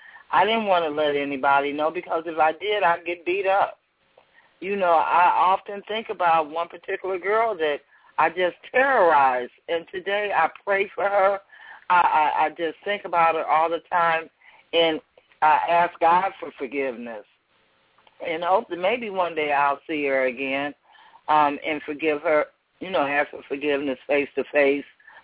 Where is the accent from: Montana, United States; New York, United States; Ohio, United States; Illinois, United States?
Illinois, United States; Chicago; I grew up in Chicago. They didn't play. Okay, and this was in the 60s, early mid-60s when I was in elementary school.